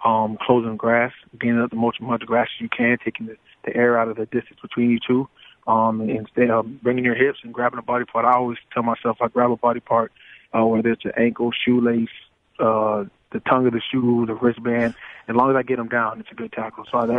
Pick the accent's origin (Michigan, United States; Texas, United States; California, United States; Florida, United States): Florida, United States; You know, growing up in Florida, that's the culture.